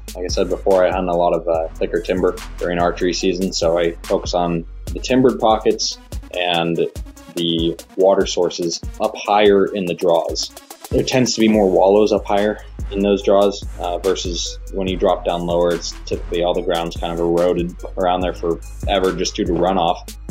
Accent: Idaho, United States; Well, I was born and raised in Idaho. Grew up in North Idaho in some of the thickest country you could ever hunt.

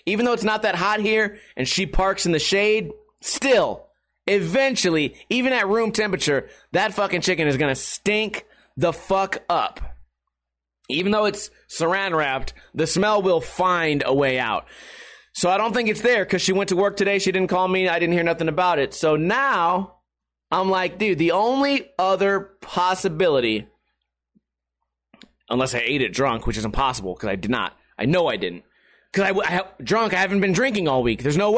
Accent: Las Vegas, Nevada, United States; Two people in the chat room right now are on a Vegas vacation. My hometown, the city that I live in, they're out here hanging out.

